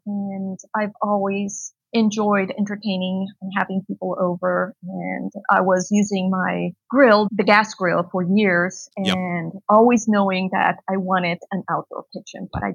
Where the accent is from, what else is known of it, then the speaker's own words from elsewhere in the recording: Colombia; I grew up in Colombia, as you said earlier. My mom is Brazilian. My dad is Colombian.